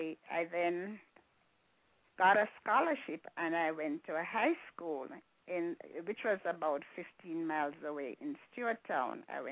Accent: Hanover, Jamaica; But basically, as growing up in Hanover, too, I know we had a lot, as children coming home from school

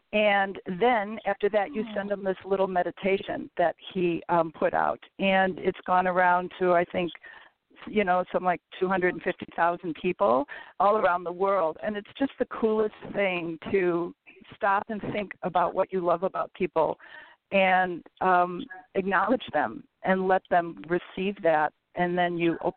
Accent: Chicago, Illinois, United States; I'm from Chicago.

